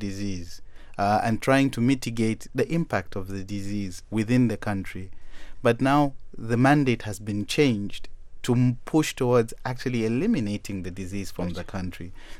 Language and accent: English; Zambia; Actually, today in my home country, in Zambia, the president actually led the nation to commemorate World Malaria Day.